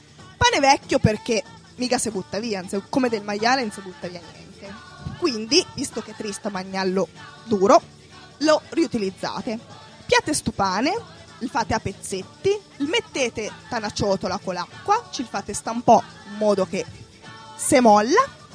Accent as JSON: {"language": "Italian", "region": "Umbria", "country": "Italy", "accent": "Umbrian", "said": "raccontare una ricetta dell'Umbria nel mio dialetto"}